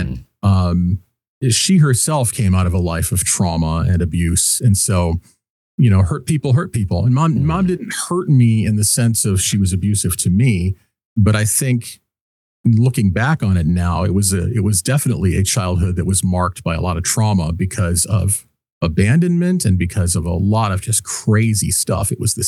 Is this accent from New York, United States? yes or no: no; Michigan, United States; I grew up in Michigan, Southern Michigan, and I had a buddy of mine.